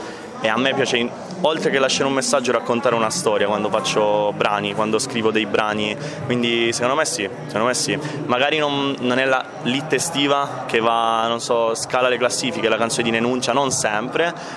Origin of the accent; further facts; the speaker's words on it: Taranto, Apulia, Italy; sono partito da Taranto, sono di Taranto io, Bari, mi sono spostato un po' in Puglia e sono partito così.